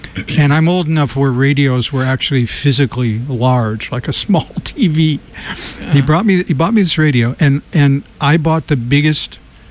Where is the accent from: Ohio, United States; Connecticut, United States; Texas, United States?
Connecticut, United States; Portland; Particularly Portland was it was a really nice place to grow up. It was a brownstone town.